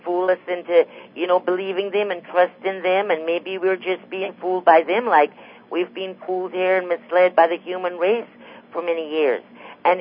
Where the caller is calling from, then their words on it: Florida, United States; I'm calling from Florida.